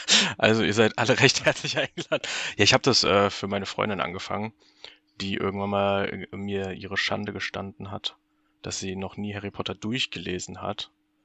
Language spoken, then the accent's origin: German; Marburg, Hesse, Germany; also born or lived in Frankfurt am Main; Bin Stand jetzt 29 Jahre alt. Komme aus dem schönen Marburg an der Lahn, das ist so Nordhessen, bin aber gebürtig aus Frankfurt am Main.